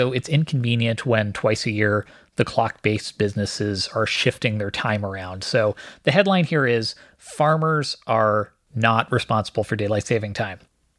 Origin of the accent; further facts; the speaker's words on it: Canada; Like, I grew up in Canada.